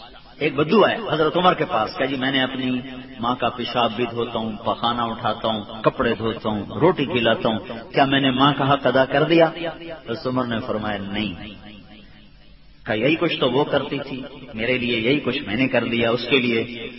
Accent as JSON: {"language": "Urdu", "region": "Punjab", "country": "Pakistan", "tie": "born or raised there", "said": "ویسے بھی ہم راوی کے کنارے پر ہم لوگ، ہمارا گاؤں ہے، تو ہم جب آتے تھے لاہور سے تو اپنا راشن لے کر نا کئی کئی دن کا جنگل میں چلے جاتے"}